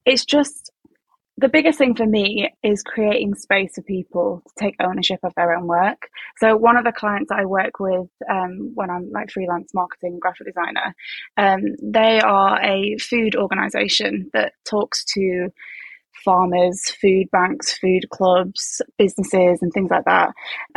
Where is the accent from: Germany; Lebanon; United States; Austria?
Austria; also born or lived in United Kingdom; I come from two different cultures. So I'm Austrian and I'm British.